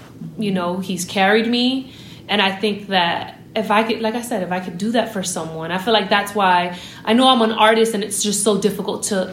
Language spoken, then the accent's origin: English; Miami, Florida, United States; now in Atlanta, United States; We're in Atlanta. I'm from Miami. It only goes to like 50 degrees in Miami, like 40 in a really bad year